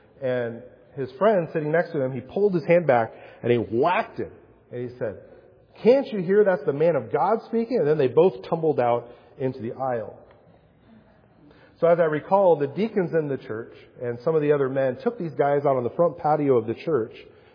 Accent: Mexico; I remember this one time growing up in Mexico.

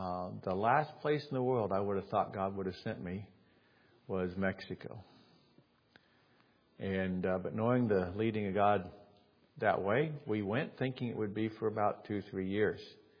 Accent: Central African Republic; I'm African by birth. I was born and raised in the Central African Republic.

